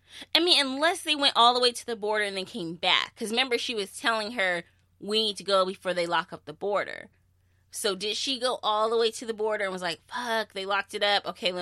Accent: San Diego, California, United States; I'm from San Diego. Tijuana is like, boom, like, well, we went to Tijuana.

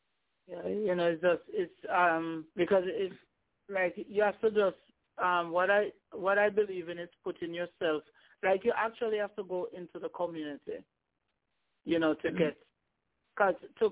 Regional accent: Jamaica; because I am a Jamaican, and I am a female

